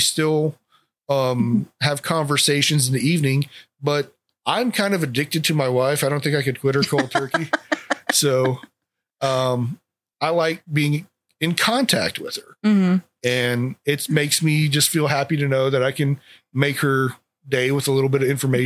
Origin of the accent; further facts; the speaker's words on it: Kissimmee, Florida, United States; that's three of our things we love: Publix, Florida, and my hometown, Kissimmee.